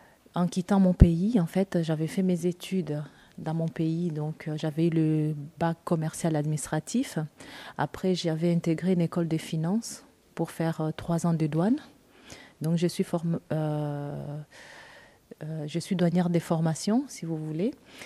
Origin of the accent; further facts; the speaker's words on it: DR Congo; now in Bordeaux, France; Je viens de la République démocratique du Congo, ex-Zaïre.